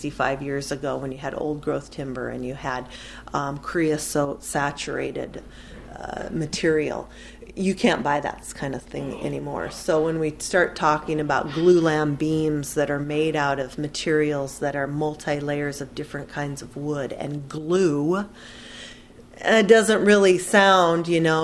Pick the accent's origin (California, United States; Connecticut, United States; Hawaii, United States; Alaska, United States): Alaska, United States; Petersburg; Well, actually, I grew up in the North Harbor. My dad had stall number 37 for about 50 years.